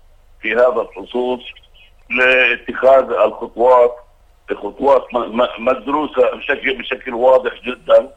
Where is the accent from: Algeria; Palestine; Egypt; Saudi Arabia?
Palestine